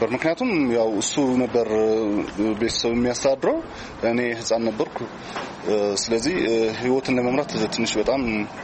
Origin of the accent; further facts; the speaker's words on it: Mekelle, Tigray, Ethiopia; ተወልጄ ያደግኩት እዚሁ መቀሌ ከተማ ሆኖ ቀበሌ 18 እና ገና ህፃን ልጅ ሁኜ ከአባቴ ጋር ነው ይህን ስራ እየሰራሁ ያደግኩኝ።